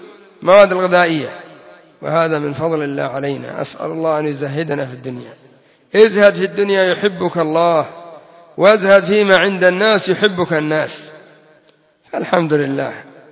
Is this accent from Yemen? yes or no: yes; Yemen; كما يقول المثل العامي عندنا في اليمن: الذي بطنه نظيف ما يخاف